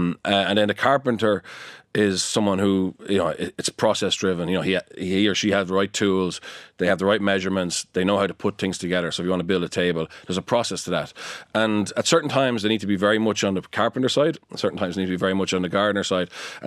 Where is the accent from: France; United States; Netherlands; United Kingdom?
France; accent: French; English is a second language; my French accent